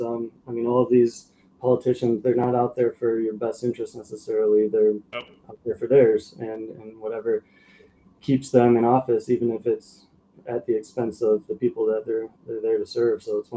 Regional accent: Grand Rapids, Michigan, United States; We planned on coming back to Grand Rapids, my hometown, eventually.

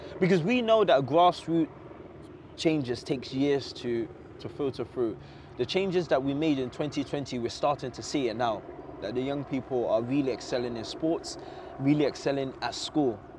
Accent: London, United Kingdom; I know growing up in London, you don't really have much access to structured sports unless it's in a school.

